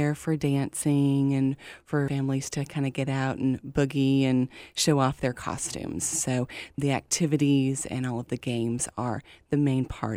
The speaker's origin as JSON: {"language": "English", "region": "Montana", "country": "United States", "moved": "yes", "said": "I moved from Montana back in 2006 and didn't know anyone when I moved here"}